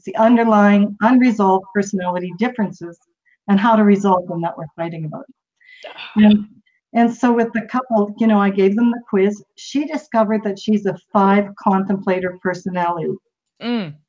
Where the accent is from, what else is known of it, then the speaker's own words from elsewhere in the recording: Canada; I'm from Canada, so I know some of the dioceses here